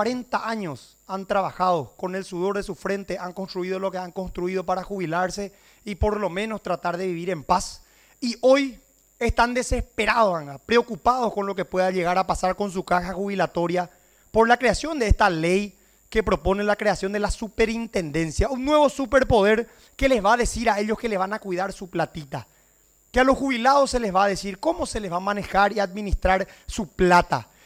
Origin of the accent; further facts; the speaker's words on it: Paraguay; quiero tocar un par de temas puntuales que como paraguayo debemos de estar al tanto. Muchas cosas están ocurriendo en nuestro país.